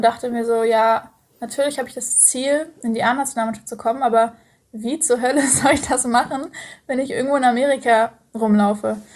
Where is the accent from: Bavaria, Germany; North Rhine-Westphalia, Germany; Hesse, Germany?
Hesse, Germany; aus der Nähe von Frankfurt, ich wollte eigentlich nie zurück nach Hause, aber ich muss sagen, es hat mir auch gut getan, sozusagen Deutschland auch wieder schätzen zu lernen.